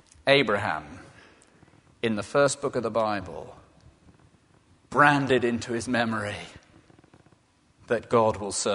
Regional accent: South West England, United Kingdom; growing up in the West Country, of course, we had a huge number of storms.

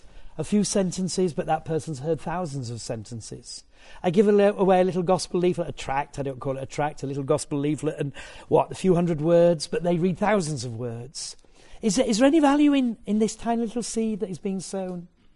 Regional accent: Yorkshire and the Humber, United Kingdom; and it costs 50p to park there, and I am a Yorkshireman.

